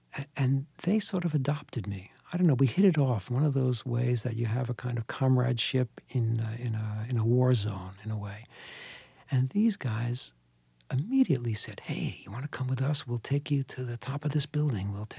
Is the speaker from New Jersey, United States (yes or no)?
no; New York, United States; I mean, I am a New Yorker, born here, and I was a street photographer first.